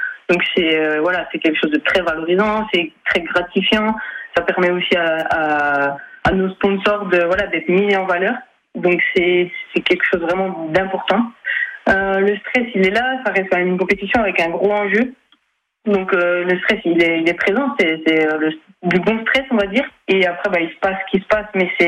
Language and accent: French; Morteau, Bourgogne-Franche-Comté, France; Donc, je suis originaire de Morteau et je m'entraîne beaucoup dans le Val de Morteau.